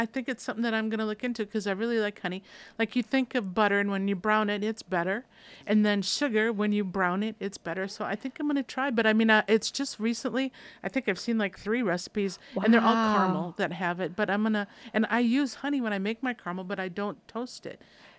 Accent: Minnesota, United States; I'm from Minnesota, that's a real Midwestern thing.

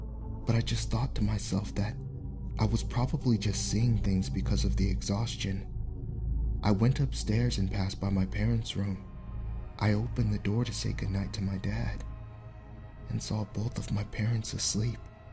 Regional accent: Philippines; I came from the Philippines.

